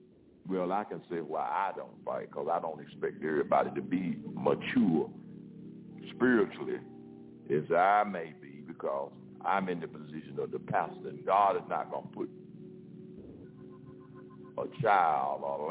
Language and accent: English; Texas, United States; I'm from Texas.